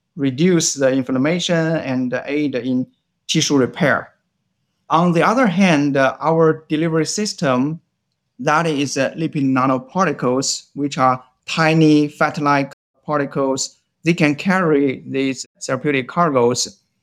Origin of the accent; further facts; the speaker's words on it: China; I grew up in China and I did my undergraduate in pharmaceutical sciences at Peking University.